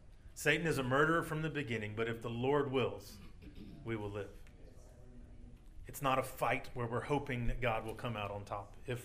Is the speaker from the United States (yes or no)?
yes; Louisiana, United States; I grew up in Louisiana.